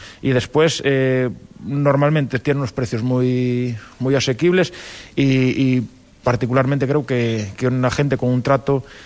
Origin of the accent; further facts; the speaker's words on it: Ibias, Asturias, Spain; born there; yo de Ibias, yo soy un enamorado de Ibias, de la tierra donde nací, ¿no?